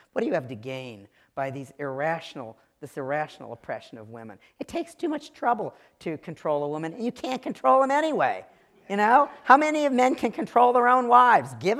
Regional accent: Virginia, United States; Look, I'm from Virginia. I want to have fun.

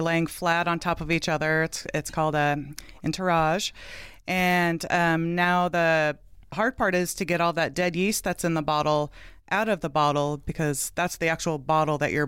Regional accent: Coeur d'Alene, Idaho, United States; I grew up in North Idaho, up in Coeur d'Alene, and it's definitely not wine country up there, and I wasn't really surrounded by wine drinking

